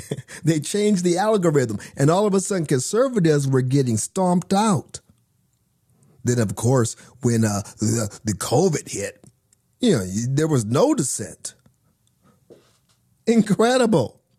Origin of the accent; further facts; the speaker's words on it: Arizona, United States; I hail from the Sunshine State. Well, actually, that's Florida. The Valley of the Sun, Arizona.